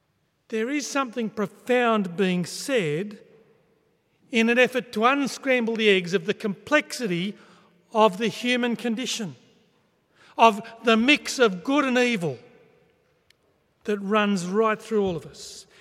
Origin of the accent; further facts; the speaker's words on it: Queensland, Australia; Clearly, of course, it's just a carpet python. We're from Queensland. We had them all the time.